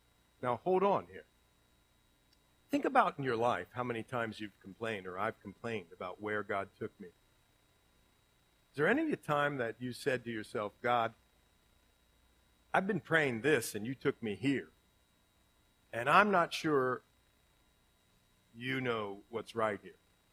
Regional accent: Ohio, United States; Even if it's like when I grew up in Ohio, man, you know who was Darth Vader to me?

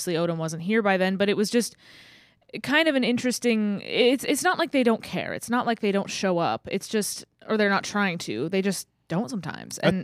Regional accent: Fayetteville, United States; I grew up in Fayetteville, and I went to Mizzou.

